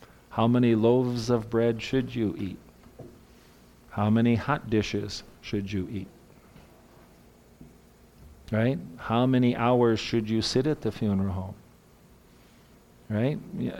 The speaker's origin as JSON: {"language": "English", "region": "Minnesota", "country": "United States", "said": "We brought this hot dish over, right? Because we're from Minnesota."}